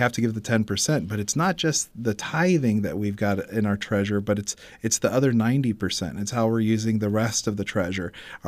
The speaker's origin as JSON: {"language": "English", "town": "Corpus Christi", "region": "Texas", "country": "United States", "tie": "born or raised there", "said": "I'm a hometown boy. I'm from Corpus Christi. I've lived here my whole life. Moved away a little bit to go serve in the Marine Corps and came back."}